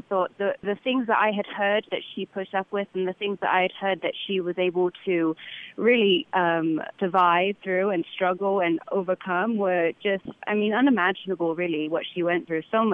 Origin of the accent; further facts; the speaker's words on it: New England, United States; accent: New England; because I speak as an American in a New England style accent